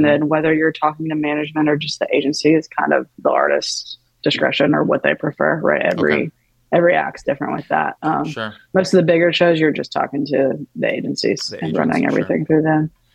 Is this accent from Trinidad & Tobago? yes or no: no; Tupelo, Mississippi, United States; So I'm from Mississippi, Tupelo … birthplace